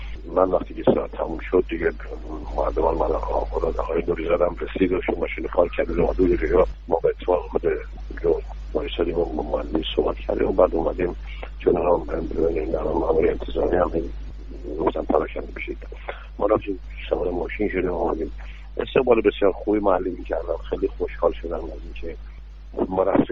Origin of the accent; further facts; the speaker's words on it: Iran; به عنوان یک ایرانی، به عنوان یک معلم